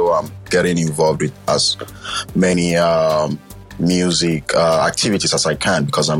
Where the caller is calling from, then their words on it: Sweden; I'm tapping in from Sweden